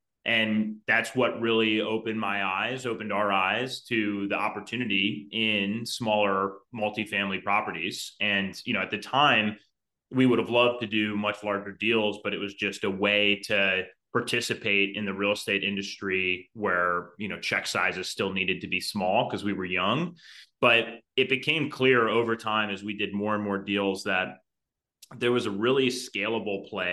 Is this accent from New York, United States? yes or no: no; Cleveland, Ohio, United States; I'm a Midwesterner originally. Actually, I'm from Cleveland.